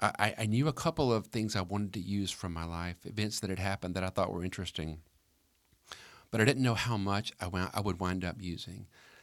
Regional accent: Alabama, United States; I grew up in Alabama in a very, very small place.

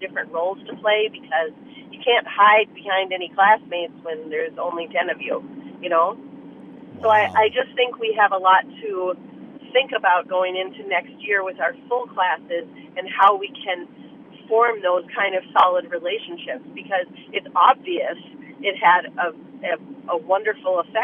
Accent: Grand Rapids, Michigan, United States; that the first time I'm going to see them since the pandemic is going to be right here in Tim's, in my hometown.

